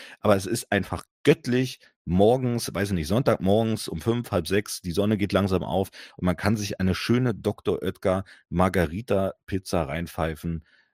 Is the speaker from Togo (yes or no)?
no; East Germany, Germany; Man kennt es als Ostdeutscher, sage ich mal dazu.